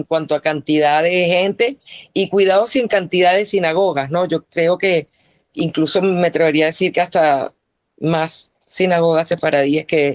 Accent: Venezuela; que para nosotros es como un orgullo mantener esas costumbres como venezolana.

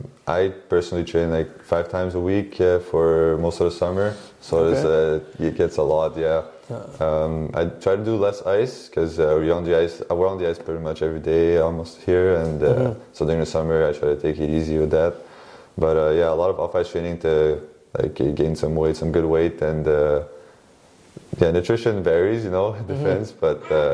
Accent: Montreal, Quebec, Canada; because I'm from Montreal.

